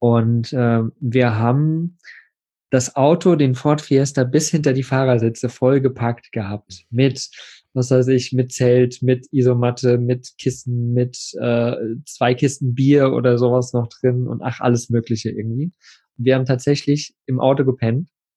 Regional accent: Plauen, Saxony, Germany; ich bin im Plauen groß geworden.

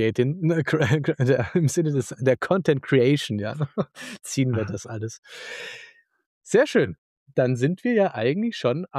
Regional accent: Bavaria, Germany; Ja, als Exil-Bayer oder so Wunsch, nee, so Wahl-Bayer

